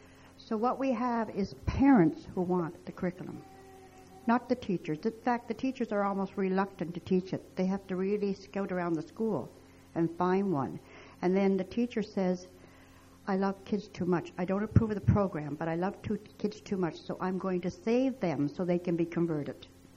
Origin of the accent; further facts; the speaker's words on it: New Brunswick, Canada; from Canada, New Brunswick, Canada.